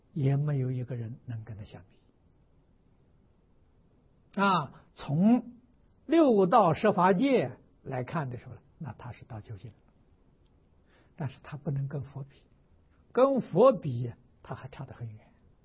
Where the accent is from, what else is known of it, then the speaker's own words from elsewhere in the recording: China; 我们中国人常常讲的圆满啊，大圆满啊